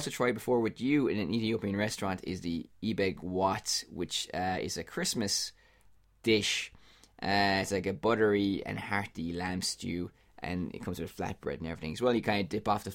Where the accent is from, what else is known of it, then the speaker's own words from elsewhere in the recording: Ireland; I'm from the Republic of Ireland.